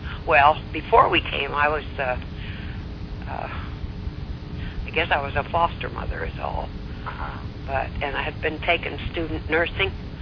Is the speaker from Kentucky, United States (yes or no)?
no; Sacramento, California, United States; born there; I was born in Sacramento, California.